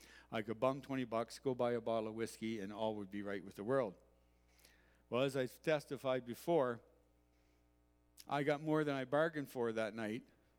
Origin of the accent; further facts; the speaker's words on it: Moncton, New Brunswick, Canada; born there; I was born on the East Coast in Moncton, New Brunswick, to a Christian family on August 20th, 1959. Now, that explains the weird accent you hear sometimes when I talk.